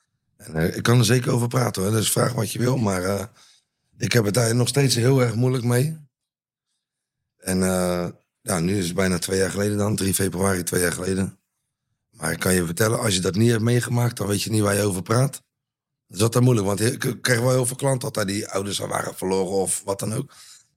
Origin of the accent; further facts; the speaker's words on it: Rotterdam, South Holland, Netherlands; Ik ben opgegroeid als Feyenoorder. Omdat ik uit Rotterdam kom.